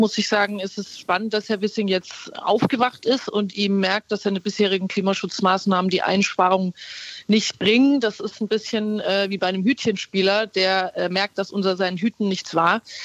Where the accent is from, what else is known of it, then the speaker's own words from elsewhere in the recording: Bavaria, Germany; Ich komme ja aus Bayern.